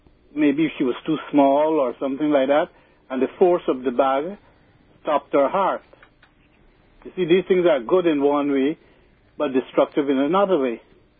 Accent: Guyana; When I was, I'm from Guyana.

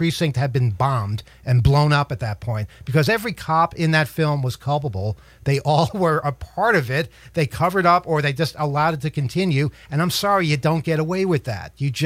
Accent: New York, United States; And, you know, I grew up on Long Island in the 70s and 80s.

